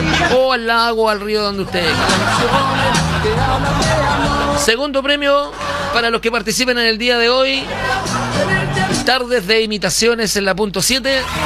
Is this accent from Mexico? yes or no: no; Viña del Mar, Valparaíso, Chile; Somos de Viña del Mar. Playa, arena y mar. Somos de Viña del Mar.